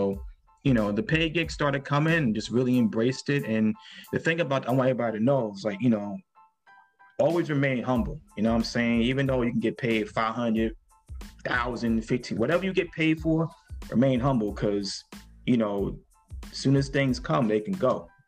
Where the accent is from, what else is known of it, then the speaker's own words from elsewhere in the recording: Mount Vernon, New York, United States; Like I said, I grew up in Mount Vernon, like, you know, lower Mount Vernon, Northeast Bronx